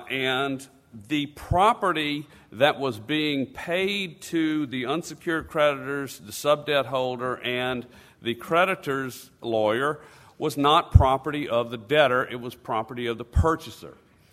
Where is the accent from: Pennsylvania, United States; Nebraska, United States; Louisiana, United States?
Louisiana, United States; but I'm from Louisiana, and so we lose.